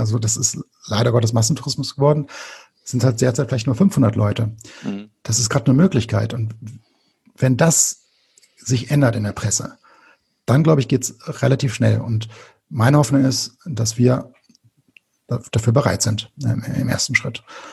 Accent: Krefeld, North Rhine-Westphalia, Germany; Ich komme aus Krefeld und ich bin halt ein Lokalmatador und bin als Kind ins Stadion mit dem Fahrrad gefahren.

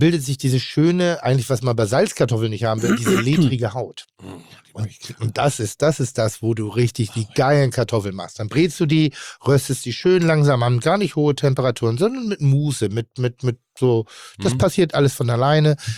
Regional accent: Northern Germany, Germany; Nein, ich bin Norddeutscher.

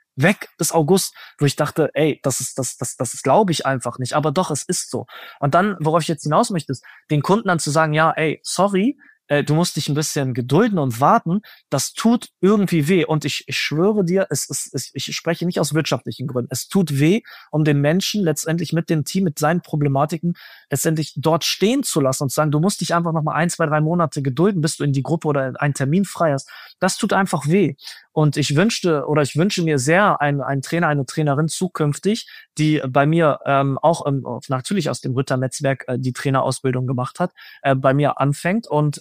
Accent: Hannover, Lower Saxony, Germany; ich komme aus Hannover, ich arbeite in Hannover

